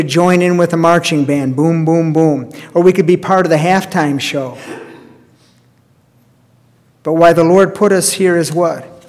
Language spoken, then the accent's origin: English; Chicago, Illinois, United States; it makes me think of the Chicago Bears, my hometown team.